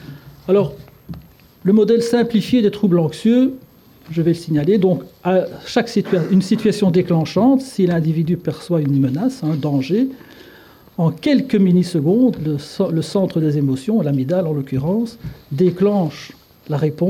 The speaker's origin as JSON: {"language": "French", "country": "Belgium", "said": "Alors, je suis belge une fois."}